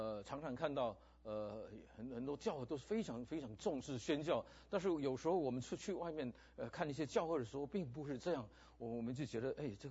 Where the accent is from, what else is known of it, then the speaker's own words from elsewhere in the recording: Philippines; first language Min Nan; 我是菲律宾华侨。我们在菲律宾的时候，我们是在菲律宾土生土长的，我跟师母都是啊、在菲律宾土生土长的。在菲律宾的时候，我们语言讲的比较乱哈、基本上在家里是讲闽南话啊、跟台湾话有点相似，但是不完全一样。